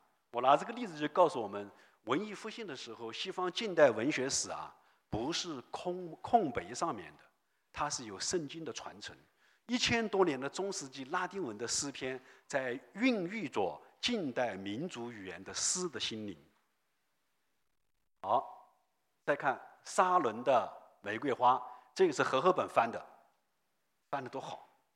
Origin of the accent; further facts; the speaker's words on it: Guangdong, China; 用一个我们广东人粤语来背保证很好听